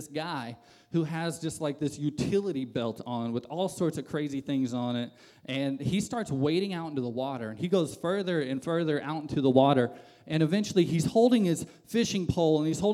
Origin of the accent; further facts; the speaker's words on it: Florida, United States; But growing up in Southwest Florida, I was always at the beach.